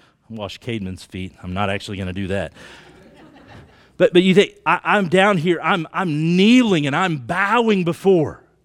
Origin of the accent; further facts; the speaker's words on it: Oklahoma, United States; I grew up in Oklahoma, and I grew up working in the oil fields